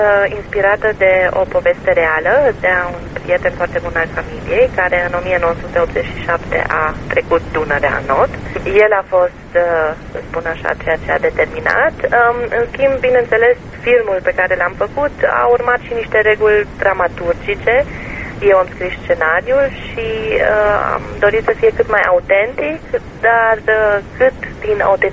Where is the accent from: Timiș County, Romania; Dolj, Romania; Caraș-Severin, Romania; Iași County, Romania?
Timiș County, Romania; Timișoara; born there; Eu m-am născut la Timișoara și cu toate că nu sunt de origine germană, chiar deloc, că sunt români